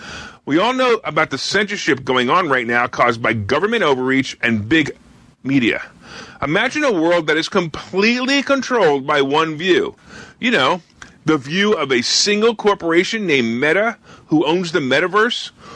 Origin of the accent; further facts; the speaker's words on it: Ontario, Canada; I'm from Ontario. Ontario, Canada